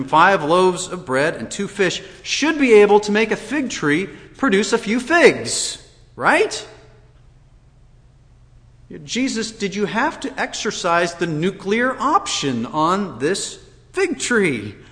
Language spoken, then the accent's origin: English; Washington, United States; I think most of you know that I come from the Pacific Northwest, Washington State, the state that people make jokes about it.